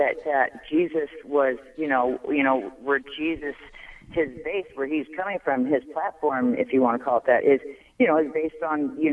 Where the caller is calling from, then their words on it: Sacramento, California, United States; Yeah, I'm calling from Sacramento.